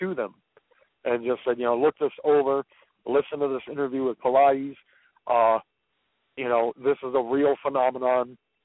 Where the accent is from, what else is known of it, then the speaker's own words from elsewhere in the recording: Michigan, United States; this Michigan case disturbs me greatly because I'm from Michigan. I got a lot of family and friends in Michigan